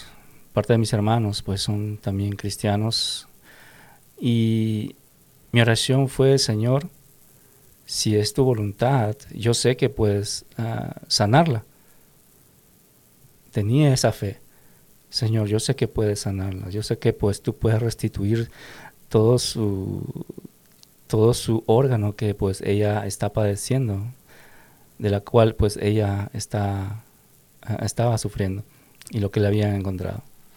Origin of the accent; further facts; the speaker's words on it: Peru; allá en mi país, en Perú, pues mis hermanos